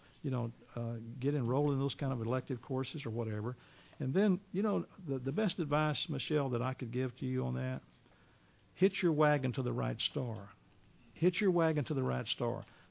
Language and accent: English; South Houston, Texas, United States; he and I grew up together as friends because I grew up in South Houston. That's where my home was.